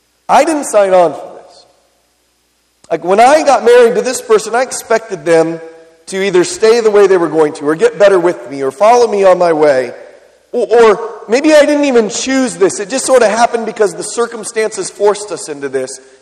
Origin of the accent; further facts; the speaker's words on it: San Diego, California, United States; When I was a boy growing up in San Diego, there was a family across the street.